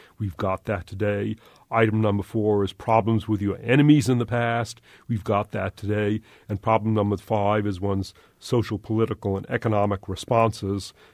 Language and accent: English; Los Angeles, California, United States; For example, I'm from Los Angeles.